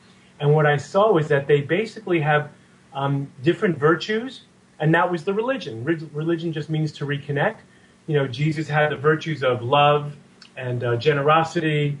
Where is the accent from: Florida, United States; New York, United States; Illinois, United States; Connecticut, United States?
New York, United States; growing up in New York, there was lots of spiritual teachers who would come through.